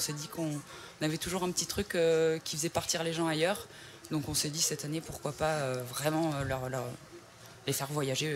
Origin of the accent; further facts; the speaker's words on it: Occitanie, France; Parce qu'en fait, moi, je suis originaire du Gard, il ne faut pas trop le dire ici